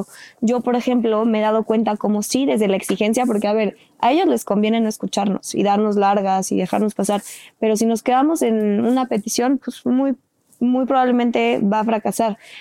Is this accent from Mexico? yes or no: yes; Mexico; nos atraviesan como sociedad mexicana, que estamos tan vulnerados, tan lacerados